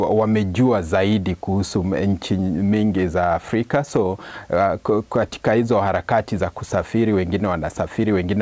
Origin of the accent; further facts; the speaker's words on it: Kenya; now in China; So ukiwaambia nimetoka Kenya, wanafurahia, wanakukaribisha vizuri.